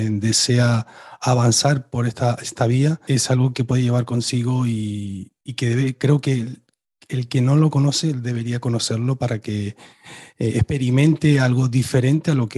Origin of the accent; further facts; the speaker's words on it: Tenerife, Canary Islands, Spain; soy de Tenerife y las Canarias, España